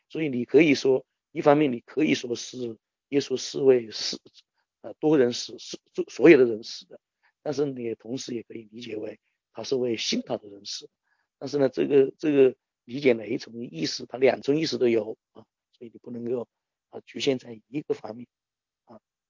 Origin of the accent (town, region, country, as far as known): China